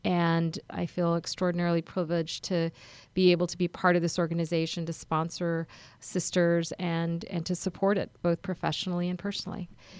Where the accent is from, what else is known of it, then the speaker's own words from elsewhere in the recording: Karachi, Sindh, Pakistan; born there; moved away; I was born in Karachi, Pakistan, and I think that the experiences of being an immigrant in this country